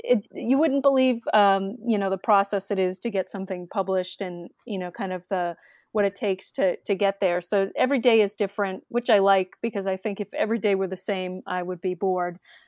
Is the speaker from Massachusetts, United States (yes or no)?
yes; Massachusetts, United States; I grew up in the Massachusetts suburbs, and I went to college at University of Connecticut